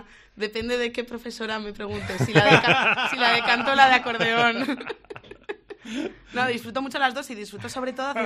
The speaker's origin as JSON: {"language": "Spanish", "town": "Zaragoza", "region": "Aragon", "country": "Spain", "said": "yo soy de Zaragoza, sí."}